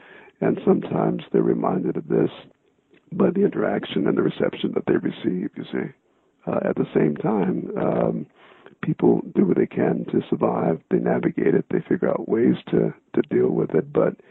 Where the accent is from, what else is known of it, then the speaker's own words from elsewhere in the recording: Mississippi, United States; born there; I was born in the Mississippi Delta during the war on a former plantation, and my grandmother was the midwife when I was born.